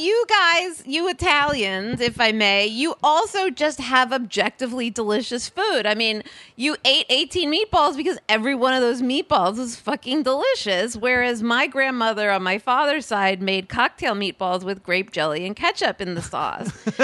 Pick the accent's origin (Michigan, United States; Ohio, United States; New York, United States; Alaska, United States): New York, United States; Scarsdale; now in New York City, United States; But yes, we are a very New York family, and then, you know, we went up to the suburbs, and I grew up in Scarsdale with a bunch of Jewish